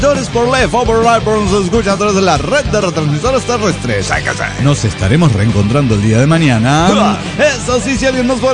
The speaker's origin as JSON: {"language": "Spanish", "town": "Guadalajara", "region": "Jalisco", "country": "Mexico", "said": "Soy el camarada tapatío desde la comodidad de sus casas."}